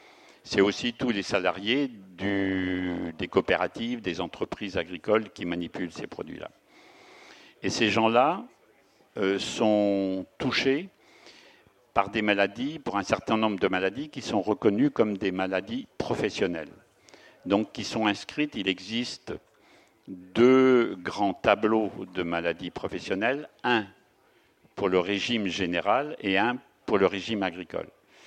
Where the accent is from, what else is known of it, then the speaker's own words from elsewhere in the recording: Brittany, France; Donc moi, je viens d'auprès de Rennes, en Bretagne.